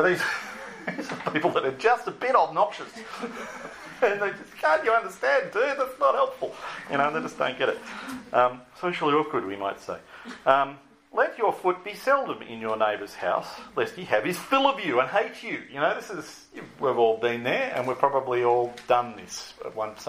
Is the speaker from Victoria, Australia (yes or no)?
no; Sydney, New South Wales, Australia; now in Canberra, Australia; I grew up in Sydney, I moved here 5 years ago